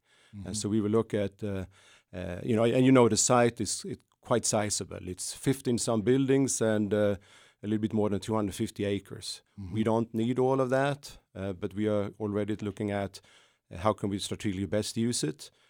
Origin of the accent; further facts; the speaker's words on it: Sweden; English is a second language; Growing up in Sweden, everyone is interested in hockey.